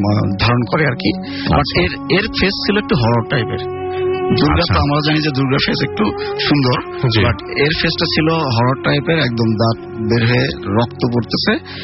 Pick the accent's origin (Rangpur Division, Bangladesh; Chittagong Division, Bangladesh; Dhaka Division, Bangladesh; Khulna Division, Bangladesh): Rangpur Division, Bangladesh; Gobindaganj; আমি জয়পুর থেকে আসছি, আর আমার হোম ডিস্ট্রিক্ট হচ্ছে গাইবান্ধা ডিস্ট্রিক্ট গোবিন্দগঞ্জ।